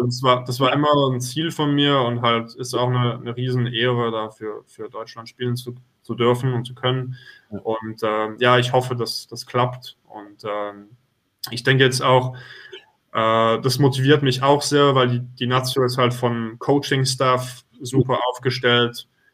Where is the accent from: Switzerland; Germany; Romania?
Switzerland; Deutsche, deshalb habe ich die Nationalität, aber geboren bin ich in der Schweiz und auch dort hauptsächlich aufgewachsen.